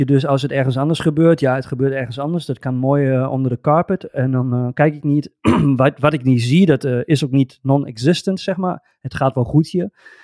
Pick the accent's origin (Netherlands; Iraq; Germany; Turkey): Germany; Dutch is a second language; Ja, ik ben een Duitse